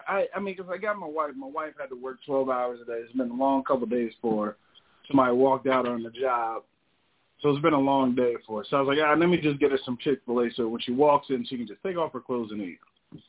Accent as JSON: {"language": "English", "region": "Northeast", "country": "United States", "said": "maybe that's just because we're both from the Northeast"}